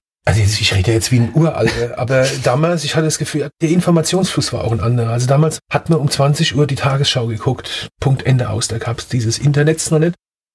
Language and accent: German; Ludwigshafen, Rhineland-Palatinate, Germany; wo ich herkomme, ich komme ja aus Oggersheim oder aus dem Hemshofen. Oggersheim, das ist schon ein hartes Pflaster und das ist auch dialektisch sehr hart.